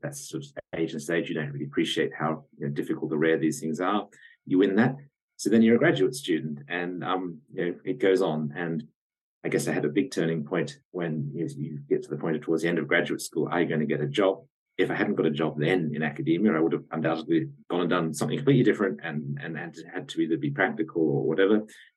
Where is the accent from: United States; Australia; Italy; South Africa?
Australia; Well, I'm Australian by origin